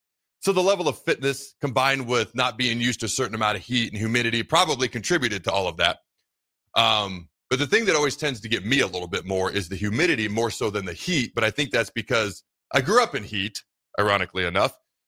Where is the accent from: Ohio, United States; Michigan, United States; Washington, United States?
Washington, United States; Kennewick; says Tri-Cities, Richland, Pasco, Kennewick. I grew up in Kennewick. It's legit a desert.